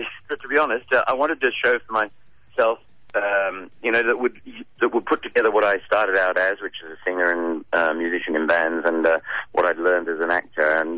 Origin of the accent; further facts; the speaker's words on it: England, United Kingdom; now in Australia; Well, being a Pom originally, you see, I think they see it as an Australian production with a British...